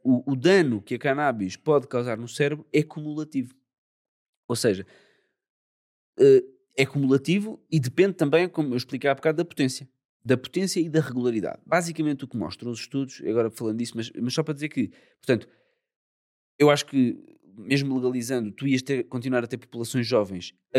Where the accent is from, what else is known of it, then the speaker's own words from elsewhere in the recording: Lisbon, Portugal; mas eu sou de Lisboa